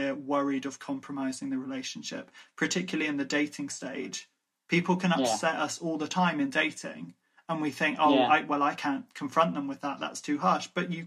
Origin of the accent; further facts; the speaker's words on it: Ireland; because I'm Irish. So I'm used to being other in this country.